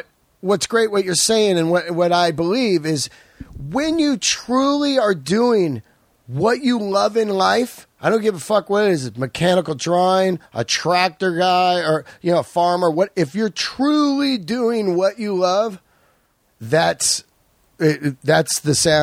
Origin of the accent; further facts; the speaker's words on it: Yosemite, California, United States; I was born in Yosemite and lived there the first part of my life.